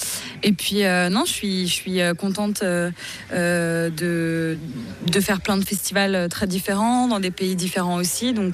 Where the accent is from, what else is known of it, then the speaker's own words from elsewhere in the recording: Switzerland; now in Paris, France; je leur dis non, je suis suisse.